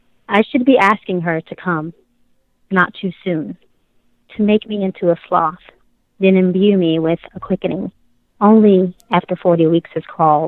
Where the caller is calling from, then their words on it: South Carolina, United States; South Carolina.